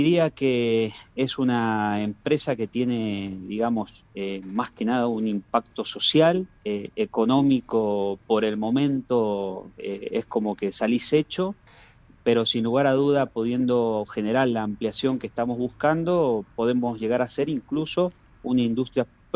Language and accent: Spanish; San Juan, Argentina; Nosotros, yo soy de San Juan, sí.